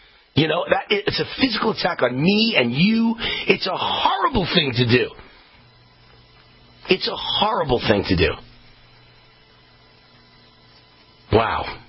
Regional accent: New York, United States; I'm a New Yorker, and, maybe I shouldn't admit this, but just like Trump, I'm a nice guy until you push me.

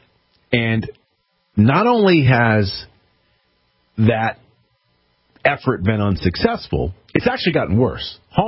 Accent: Connecticut, United States; how I would handle it in Connecticut, since Connecticut is my home state

